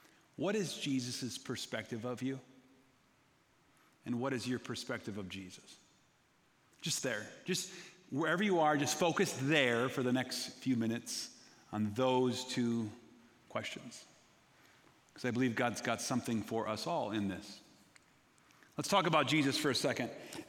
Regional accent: Minnesota, United States; I'm from Minnesota. I pastor at a church in St. Paul, Minnesota.

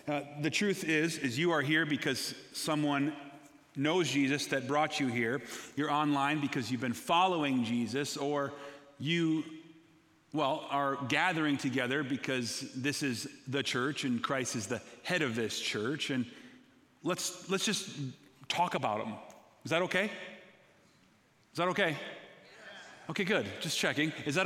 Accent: Minnesota, United States; I'm from Minnesota. I pastor at a church in St. Paul, Minnesota.

